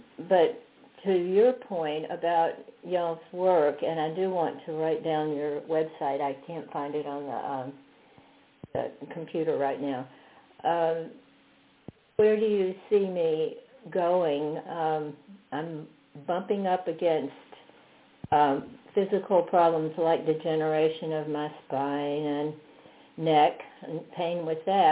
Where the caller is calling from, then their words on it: Fredericksburg, Virginia, United States; I'm in Fredericksburg, Virginia.